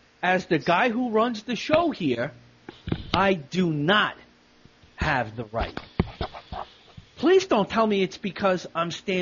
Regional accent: New York, United States; I'm still a New Yorker, but I made a decision to go this route.

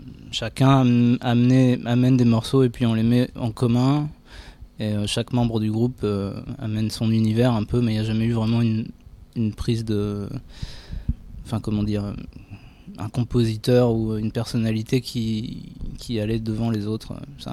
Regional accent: Chartres, Centre-Val de Loire, France; also born or lived in Tours; on vient de la même région, on vient de Chartres tous les deux

